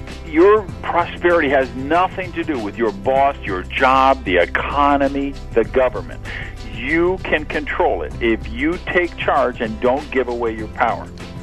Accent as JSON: {"language": "English", "town": "Madison", "region": "Wisconsin", "country": "United States", "tie": "born or raised there", "lives_now": "Miami, United States", "said": "I'm just a tropical guy. I grew up in Madison, Wisconsin, where it was 60 below zero wind chill factors, and I said, when I grow up, I am going to live somewhere warm."}